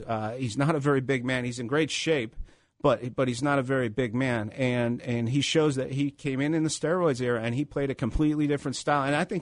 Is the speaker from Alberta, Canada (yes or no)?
no; Montreal, Quebec, Canada; I'm from Montreal.